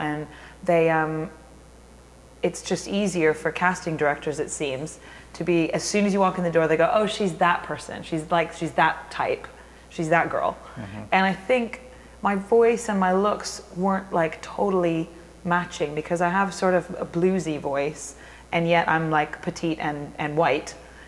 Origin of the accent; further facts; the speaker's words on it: United States; especially as an American, it's all like this really kind of nasally, twangy sounding, and I don't sound like that.